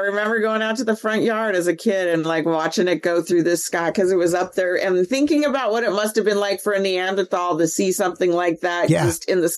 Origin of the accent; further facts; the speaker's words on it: San Diego, California, United States; I'm from San Diego.